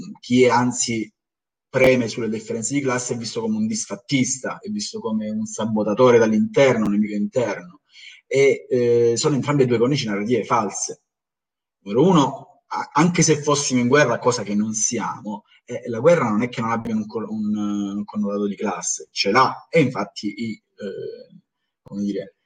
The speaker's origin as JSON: {"language": "Italian", "region": "Calabria", "country": "Italy", "said": "io sono calabrese d'origine, quindi è un discorso che conosco molto bene"}